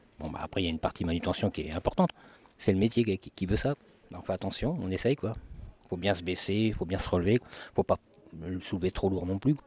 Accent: Hauts-de-France, France; De l'Oise. 45 minutes de train.

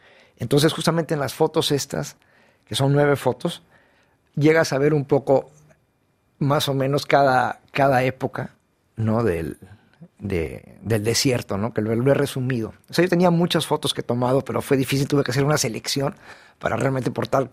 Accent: Mexico; accent: Mexican; Sí, soy muy mexicano.

